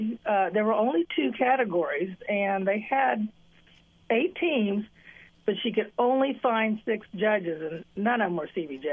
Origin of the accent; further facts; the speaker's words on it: Kansas City, Missouri, United States; But, you know, we're from Kansas City, so I mean, we're the brisket capital of the world.